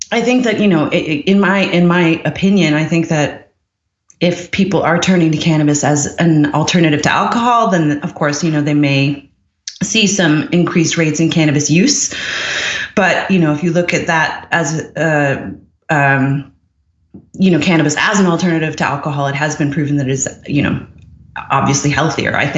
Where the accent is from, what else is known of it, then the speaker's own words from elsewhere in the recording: Newfoundland and Labrador, Canada; also born or lived in Montreal / Ireland / United Kingdom / Seattle; I grew up in Newfoundland when I was 13 or 14, I think was the first time that, you know, someone handed me a joint at a party.